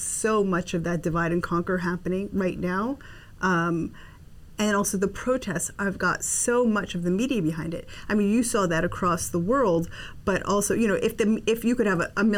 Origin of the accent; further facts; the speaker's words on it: United States; born there; I was born in the States, and I think I got a lot of the beauty of being an American